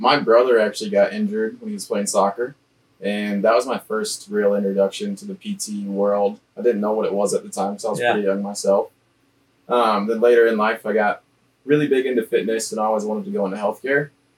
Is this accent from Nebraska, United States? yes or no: yes; Omaha, Nebraska, United States; now in Tabor, United States; I'm from Omaha, but I'm living in Tabor right now.